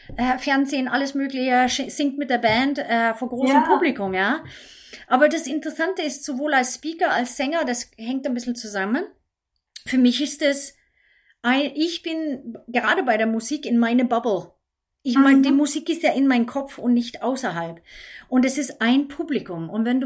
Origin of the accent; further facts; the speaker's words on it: Sweden; German is a second language; Ich komme ja aus Schweden, wie man am Anfang gehört hat.